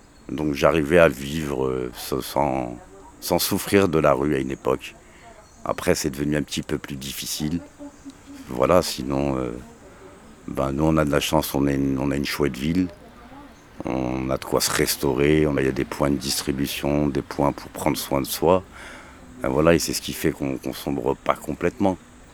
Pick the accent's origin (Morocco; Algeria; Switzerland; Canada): Morocco; now in Lyon, France; il ne va jamais me le donner, je suis un Marocain. J'ai une tête de maghrébin.